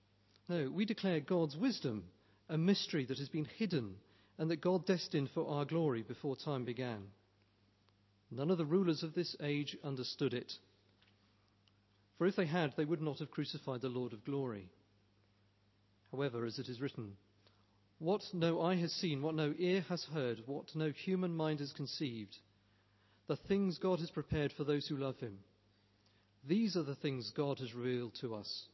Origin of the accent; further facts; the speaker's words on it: England, United Kingdom; we're English, most of us, aren't we?